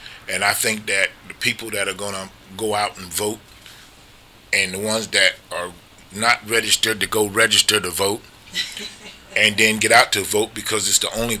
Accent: Marion, United States; moved away as an adult; Well, I'm originally from Marion. I was here up until 71, where I left and went into the military. And I recently moved back, because it's always been a dream of mine to retire here.

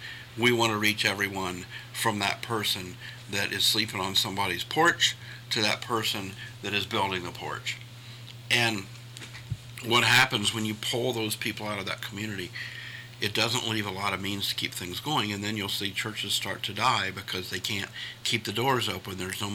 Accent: Columbus, United States; Now, the church that I grew up in Columbus, we were part of an association of churches

